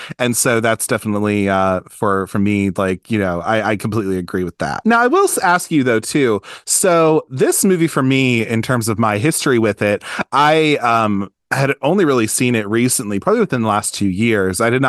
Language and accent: English; Baltimore, Maryland, United States; I'm from Baltimore.